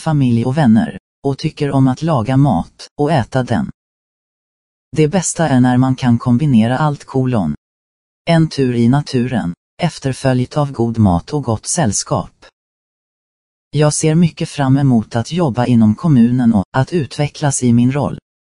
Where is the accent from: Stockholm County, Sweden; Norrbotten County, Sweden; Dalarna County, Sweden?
Stockholm County, Sweden; Stockholm; also born or lived in Åmål; now in Karlstad, Sweden; Jag är född och uppvuxen i Stockholm och Åmål och flyttade till Karlstad när jag började gymnasiet. Där är jag fortfarande kvar